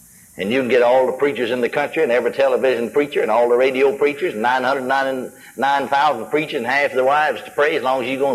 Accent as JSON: {"language": "English", "town": "McKinney", "region": "Texas", "country": "United States", "tie": "born or raised there", "said": "We stopped back through McKinney, my hometown. Drove by 405 North College Street."}